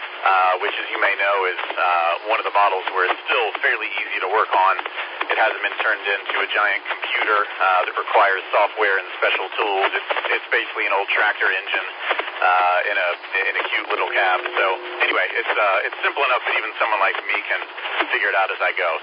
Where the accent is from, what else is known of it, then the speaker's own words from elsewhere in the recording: North Carolina, United States; I grew up in North Carolina, so I know that area a little bit.